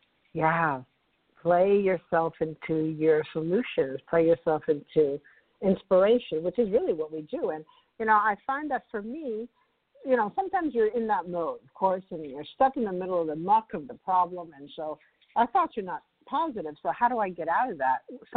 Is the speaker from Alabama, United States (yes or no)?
no; New York City, New York, United States; I grew up in New York City, and every neighborhood has a park. So I grew up in New York City.